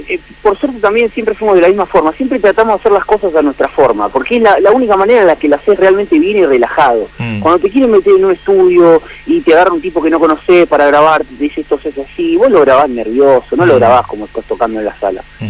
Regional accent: Paso del Rey, Buenos Aires Province, Argentina; nosotros en realidad somos del oeste, ¿viste? Somos de Paso del Rey, Moreno, es ahí al oeste de Buenos Aires.

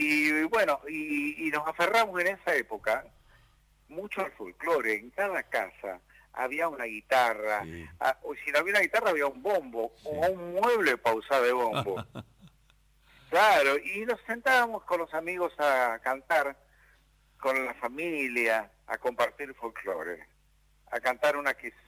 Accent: Ezeiza, Buenos Aires Province, Argentina; also born or lived in Tucumán; Porque resulta que vivíamos, cuando vinimos de Tucumán, vinimos a vivir a Ezeiza

